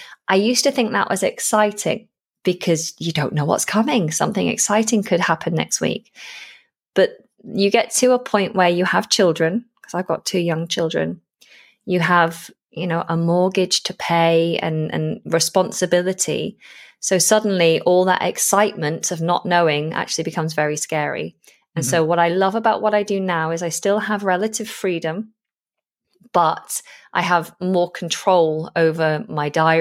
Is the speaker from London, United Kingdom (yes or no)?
no; Manchester, North West England, United Kingdom; accent: Lancashire; I'm from Manchester. I was brought up around Manchester. And if you heard me when I was a teenager, I'm unrecognizable now with how I speak. Because I used to have quite a strong Lancashire accent